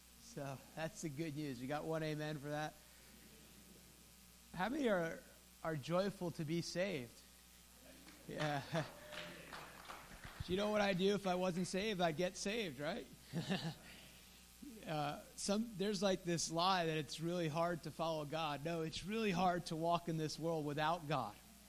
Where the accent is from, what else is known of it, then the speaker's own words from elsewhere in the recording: Fair Lawn, New Jersey, United States; now in North Carolina, United States; I grew up in Fairlawn, New Jersey, and Bergen County, and I live, if you're not aware, I live in North Carolina now.